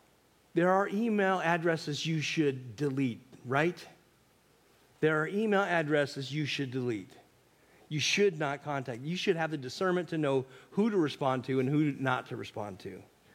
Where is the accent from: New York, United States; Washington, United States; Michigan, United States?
Washington, United States; Eatonville; You know, it's interesting that I grew up in Eatonville, Washington, and we had these night crawlers that would come out every night.